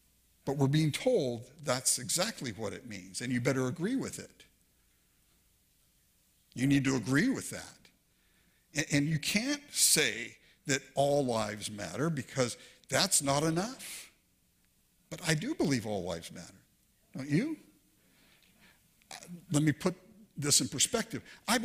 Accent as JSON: {"language": "English", "town": "Inglewood", "region": "California", "country": "United States", "tie": "born or raised there", "said": "I grew up with that. I grew up in Inglewood, California, man. I went to a racially charged environment every single day of my life growing up."}